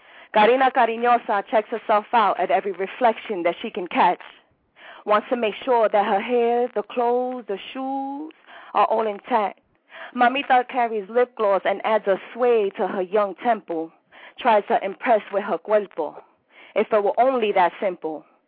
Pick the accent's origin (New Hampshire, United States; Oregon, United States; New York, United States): New York, United States; Bronx; from New York. I noticed that working in the corporate world, they asked me, hey, where you from? I'm from the Bronx.